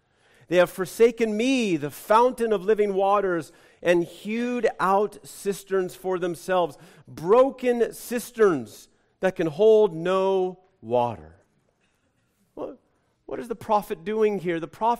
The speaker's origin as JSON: {"language": "English", "country": "United States", "said": "I'm an American, gosh darn it, nobody's going to tell me what to do."}